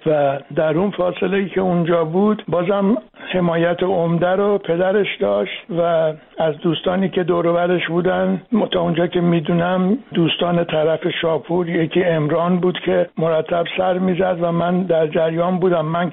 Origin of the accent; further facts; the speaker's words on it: Iran; moved away; من از ایران آمدم